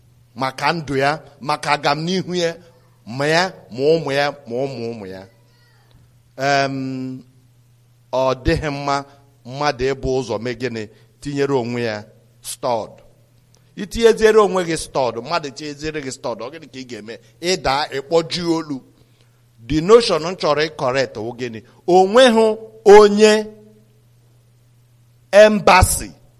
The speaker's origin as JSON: {"language": "English", "town": "Udi", "region": "Enugu State", "country": "Nigeria", "lives_now": "Kuwait", "said": "I'm from Udi, local government area in Enugu State."}